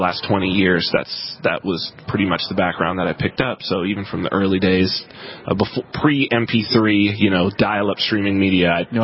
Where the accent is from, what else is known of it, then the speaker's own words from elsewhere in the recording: San Bernardino, California, United States; I'm from San Bernardino, California, which is right on the border of the Mojave Desert.